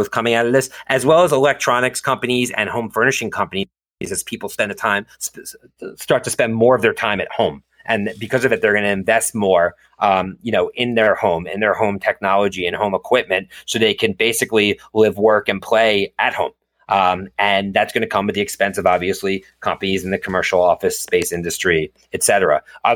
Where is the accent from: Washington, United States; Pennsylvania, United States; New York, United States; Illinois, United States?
Pennsylvania, United States; Philadelphia; Yes, I am from Philadelphia originally.